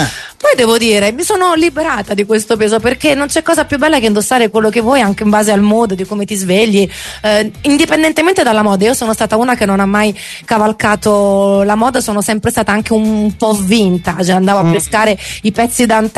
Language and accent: Italian; Naples, Campania, Italy; siamo napoletani.